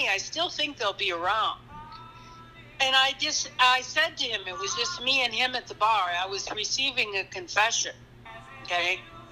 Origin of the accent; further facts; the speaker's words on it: New Hope, Minnesota, United States; I'm from New Hope, Minnesota. I have friends in New Hope. I have friends in New Hope, for sure.